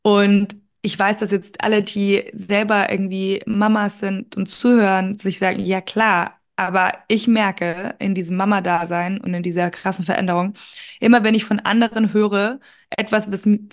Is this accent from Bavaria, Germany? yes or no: yes; Munich, Bavaria, Germany; ich wohne ja in München und es gibt Momente, ich liebe diese Stadt, das ist meine Heimat